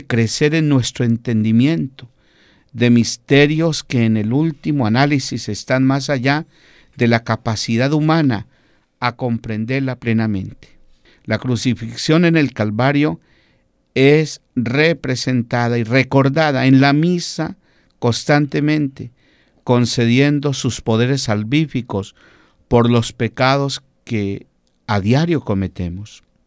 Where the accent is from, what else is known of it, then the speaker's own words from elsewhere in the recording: Colombia; Yo recuerdo que en mi país, justo, yo tenía 2 añitos de nacido, cuando el primer Papa que llegó a Colombia